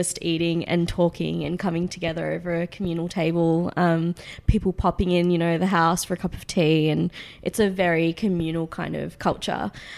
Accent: Australia; accent: Australian; Like referring to my Australian accent and saying, you have to speak in your Sri Lankan accent. So I would even switch up my accent at home.

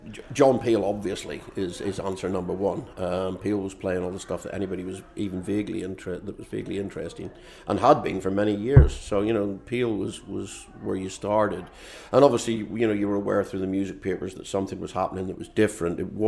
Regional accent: Northern Ireland, United Kingdom; And again, growing up in Northern Ireland, that really hit home

